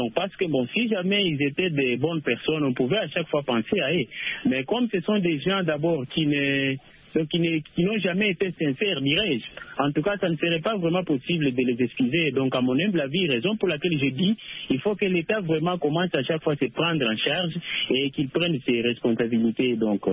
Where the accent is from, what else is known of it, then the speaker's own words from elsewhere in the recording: DR Congo; même chez nous, en RDC, il y a beaucoup de dialogues qui se sont passés